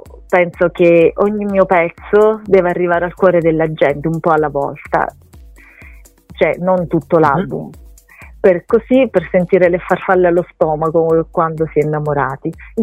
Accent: Teramo, Abruzzo, Italy; perché io sono abruzzese, sono di Teramo

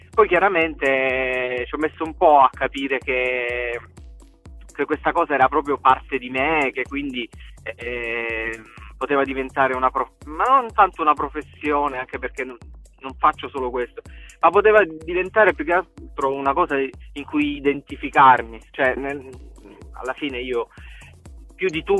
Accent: Vicenza, Veneto, Italy; born there; io sono nato a Vicenza

